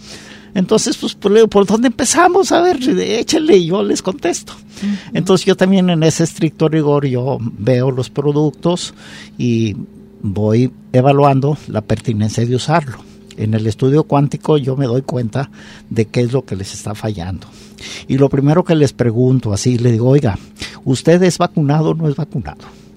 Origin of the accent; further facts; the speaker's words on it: Autlán, Jalisco, Mexico; aquí en Autlán, no muy lejos, yo soy de Autlán